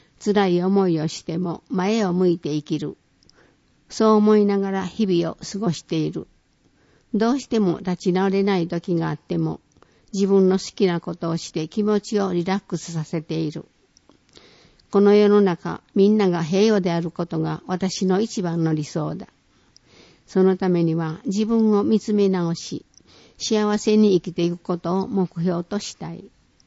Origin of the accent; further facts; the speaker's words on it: Ireland; しかし私はアイルランドで育ったので、私たちのクリスマスの習慣についてもお話ししたいと思います。